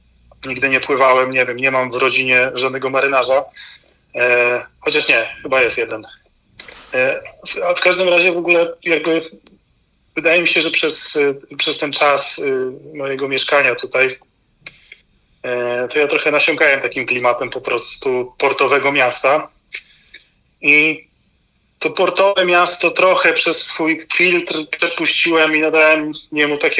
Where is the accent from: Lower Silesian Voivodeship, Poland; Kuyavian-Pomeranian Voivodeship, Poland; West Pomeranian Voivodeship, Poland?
West Pomeranian Voivodeship, Poland; Szczecin; moje miasto, w którym się urodziłem i wychowałem, czyli Szczecin.